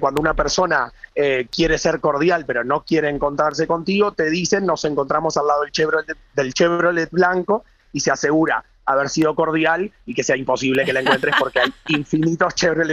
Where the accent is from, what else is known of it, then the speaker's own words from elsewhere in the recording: Uruguay; y yo que soy uruguayo, un país muy futbolero